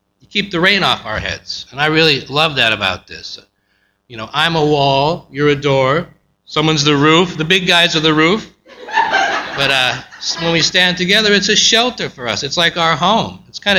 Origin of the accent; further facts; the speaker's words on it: Montana, United States; Where I come from Montana, and they don't say anything when you talk to them.